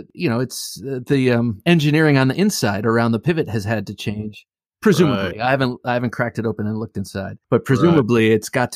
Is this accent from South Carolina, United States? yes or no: no; Ohio, United States; Rick Hinderer is a knife maker from Ohio, my home state, and I've always loved his knives.